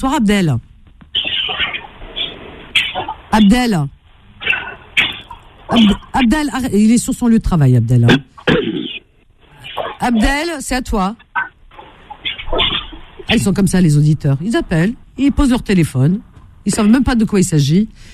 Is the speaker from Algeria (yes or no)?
yes; Cherchell, Tipaza Province, Algeria; c'est pas loin de ma ville natale, Cherchel